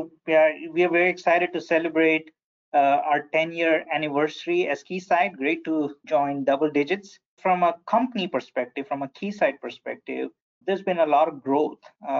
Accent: India; moved away as an adult; now in United States; I grew up in India, and internet had just shown up.

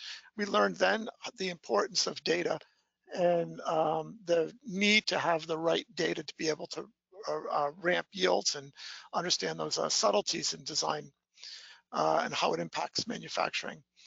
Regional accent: Rhode Island, United States; Sure. So, yeah, I grew up in Rhode Island.

